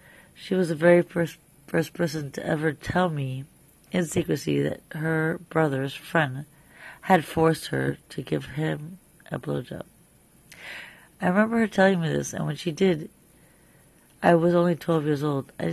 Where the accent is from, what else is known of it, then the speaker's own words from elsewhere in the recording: Miami, Florida, United States; I grew up in Miami, Florida. I was first generation from a family that was born in the United States. My parents are both from Belgium, so that is where my roots come from.